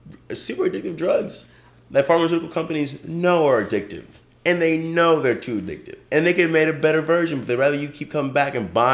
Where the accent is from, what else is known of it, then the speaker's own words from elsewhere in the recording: Nigeria; I'm an immigrant from Nigeria.